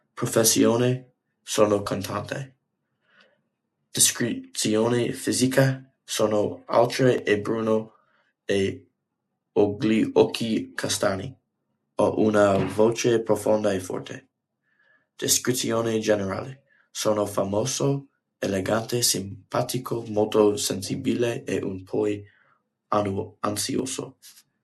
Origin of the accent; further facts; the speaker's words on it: Manasquan, New Jersey, United States; born there; Italian is a second language; Dove e quando sei nato? Sono nato a Manasquan, New Jersey, al 2 March 2007.